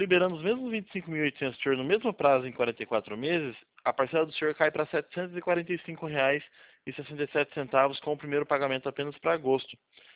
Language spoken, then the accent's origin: Portuguese; Campinas, São Paulo, Brazil; Eu estou em Campinas, eu sou de Campinas mesmo.